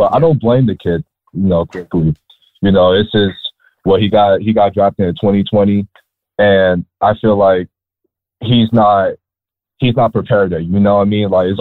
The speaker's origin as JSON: {"language": "English", "region": "New York", "country": "United States", "said": "As a Knicks fan, and you know, we're from New York"}